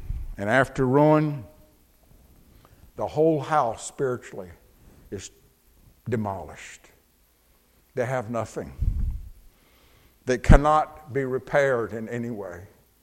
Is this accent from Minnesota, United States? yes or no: no; Alabama, United States; Of course, I'm from North Alabama anyway, you know.